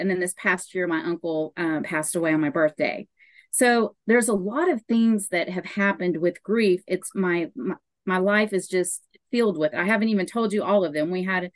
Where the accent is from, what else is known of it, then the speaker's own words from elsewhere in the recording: Oklahoma, United States; I am from Oklahoma, and I have gone through several losses.